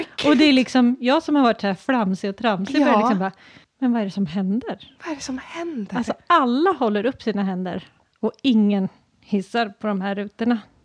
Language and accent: Swedish; Valdemarsvik, Östergötland, Sweden; det jag växte upp då i Valdemarsvik, då berättades det om Forsby då